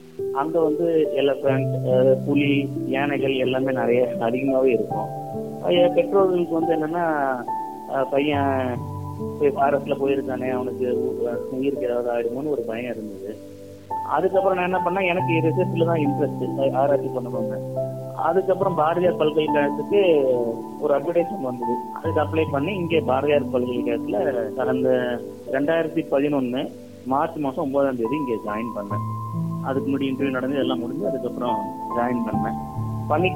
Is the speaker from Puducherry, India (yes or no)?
yes; Puducherry, India; also born or lived in Bangalore; நான் பாண்டிச்சேரியை சேர்ந்தவங்க, புதுச்சேரின்னு சொல்லுவாங்க. நான் பிறந்தது படிச்சது எல்லாமே அங்கே.